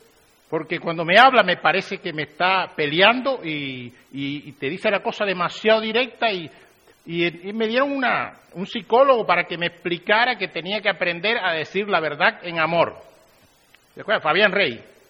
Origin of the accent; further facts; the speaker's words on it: Cuba; born there; hace 3 años yo visité mi país natal, Cuba